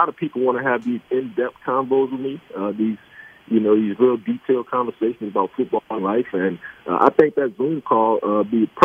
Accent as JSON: {"language": "English", "town": "New Orleans", "region": "Louisiana", "country": "United States", "tie": "born or raised there", "said": "through my hometown of New Orleans"}